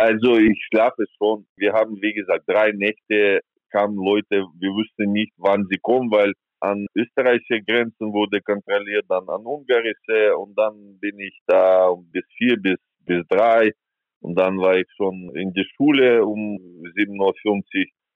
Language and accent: German; Ukraine; German is a second language; dann ich als Landsmann, als Ukrainer, ich muss das auch machen.